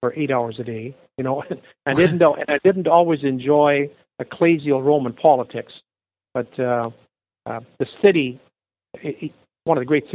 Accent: Saskatchewan, Canada; also born or lived in Edmonton / Toronto / Rome; I'm from the Canadian prairies, actually originally born, raised in Saskatchewan, but lived most of my life, adult life, because I joined the missionary order first in Edmonton, then Toronto, and then I spent 6 years in Rome before I came here.

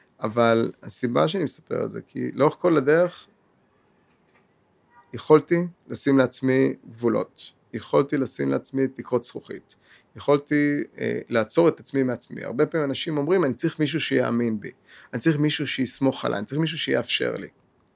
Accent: Kiryat Ata, Haifa District, Israel; גדלתי בצפון, בקריית אתא. גדלתי בסביבה אמנם מאוד טובה, ואחרי זה למדתי בעוד ביאליק, שזה בית ספר נפלא, אבל בפריפריה.

